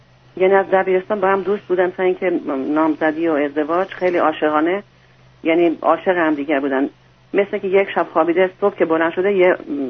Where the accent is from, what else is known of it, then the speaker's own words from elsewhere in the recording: Iran; now in United States; ما از ایران هستیم